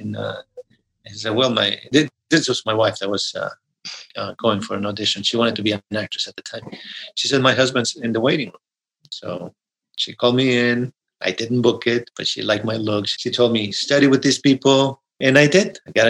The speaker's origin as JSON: {"language": "English", "country": "Mexico", "tie": "born or raised there", "second_language": "English", "said": "being an actor while I was growing up in Mexico wasn't necessarily the cool thing to say."}